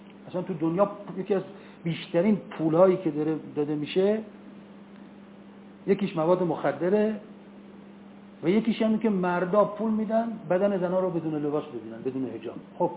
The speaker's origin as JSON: {"language": "Persian", "country": "Iran", "said": "حالا ما چون ایرانی هستیم داریم میگیم"}